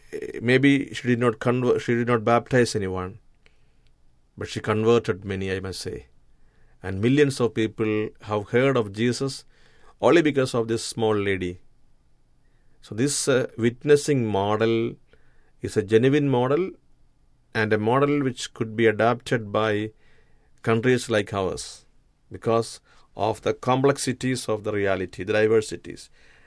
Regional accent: India; I come from India, a land where the Christian percentage is only 2.5 and 1.8% of the Catholic population.

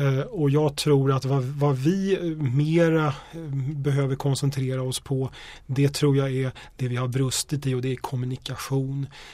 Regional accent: Uppsala, Uppsala County, Sweden; Jag kommer själv från Uppsala.

